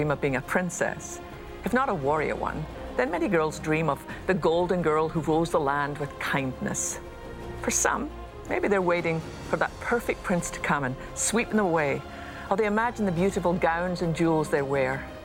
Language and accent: English; Scotland, United Kingdom; it was based on something that I learned as a little girl growing up in Scotland.